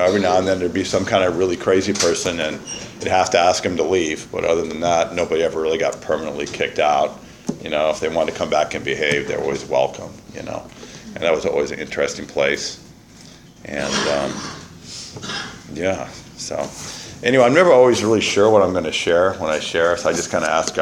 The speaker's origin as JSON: {"language": "English", "town": "San Francisco", "region": "California", "country": "United States", "tie": "born there", "said": "So, but my story is, I was born in San Francisco. I was adopted, born in General Hospital, and always felt different right from the beginning"}